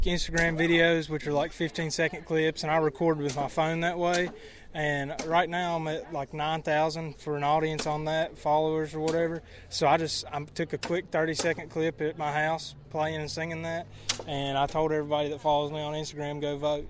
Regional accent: Lebanon, Virginia, United States; I'm from Lebanon, Virginia.

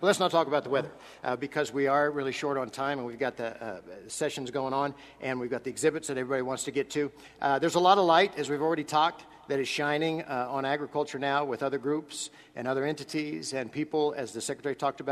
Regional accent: Midwest, United States; I'm from the Midwest, so I'm accustomed

